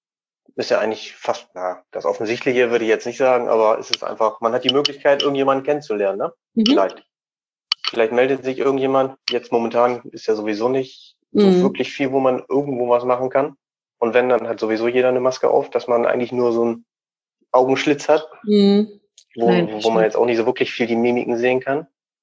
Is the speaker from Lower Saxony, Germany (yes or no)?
yes; Delmenhorst, Lower Saxony, Germany; born there; Also gebürtig komme ich aus Delmenhorst. Das ist dann wieder ein einzelnes Städtchen so in dieser Insel da drinne.